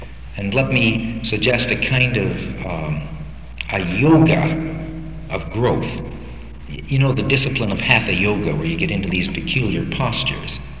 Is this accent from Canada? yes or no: yes; Canada; I grew up in Canada in the Depression as a Canadian and as a Jew